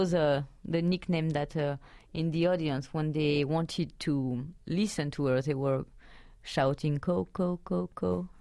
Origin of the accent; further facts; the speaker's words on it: Montluçon, Auvergne-Rhône-Alpes, France; I grew up in Montluçon, which is, I don't know in miles, but in kilometers, it's like 60 kilometers. Yes, and we are from the Auvergne volcanoes